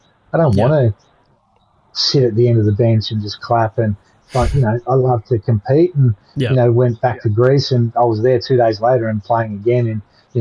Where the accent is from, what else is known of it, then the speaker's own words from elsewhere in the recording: Victoria, Australia; a kid growing up in Victoria where, you know, basketball wasn't very big